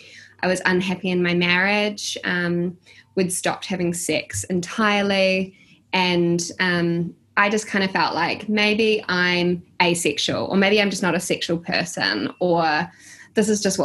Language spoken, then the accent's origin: English; Auckland, New Zealand; also born or lived in London; So, first and foremost, I'm from Auckland, New Zealand. I'm born and bred, and I am... My background was always in food. So I studied culinary arts and then I moved to London